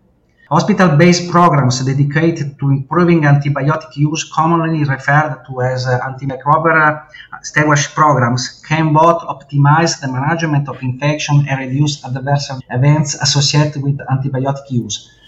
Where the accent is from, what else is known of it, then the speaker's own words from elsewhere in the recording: Italy; English is a second language; from Italy. I am a surgeon and I am interested in antimicrobial resistance